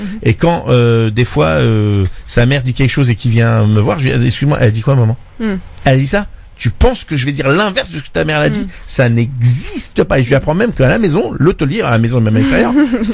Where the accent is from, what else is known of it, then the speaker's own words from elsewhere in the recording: France; on n'est plus maghrébin, nous on est français.